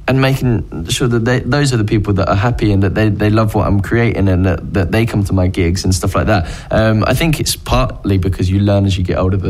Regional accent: Chelmsford, East of England, United Kingdom; born there; now in Brentwood, United Kingdom; No, I was born in Chelmsford.

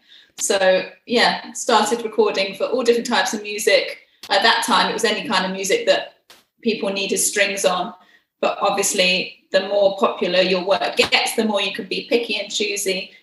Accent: East of England, United Kingdom; Well, I grew up in Hertfordshire, which is just outside London

